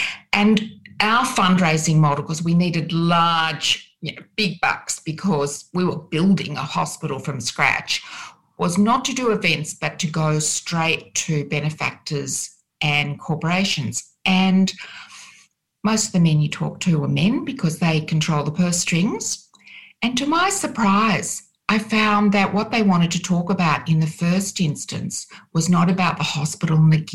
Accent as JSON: {"language": "English", "town": "Sydney", "region": "New South Wales", "country": "Australia", "tie": "born or raised there", "said": "I grew up in Sydney, on Sydney's North Shore."}